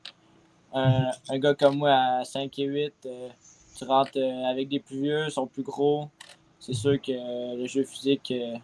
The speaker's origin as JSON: {"language": "French", "town": "Amos", "region": "Quebec", "country": "Canada", "tie": "born or raised there", "said": "Je joue cette année pour les Forestiers d'Amos. Je viens d'Amos. J'ai fait mon hockey mineur ici."}